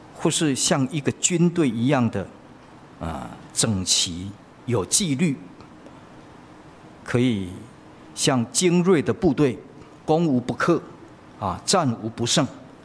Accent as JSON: {"language": "Chinese", "country": "Taiwan", "tie": "born or raised there", "said": "我们不过是平凡的在台湾长大"}